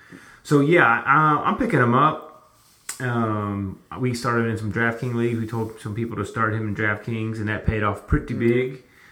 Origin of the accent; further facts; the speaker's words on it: London, United Kingdom; I'm from London.